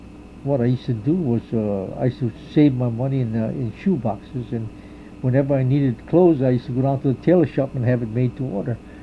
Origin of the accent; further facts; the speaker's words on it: Hawaii, United States; born there; And although I was born in Hawaii, so I'm an American citizen. I'm glad that I have the citizenship.